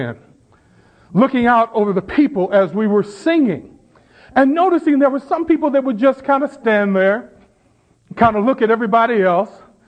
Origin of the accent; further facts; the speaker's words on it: the South, United States; I grew up in the South. I grew up in a Baptist church in the South.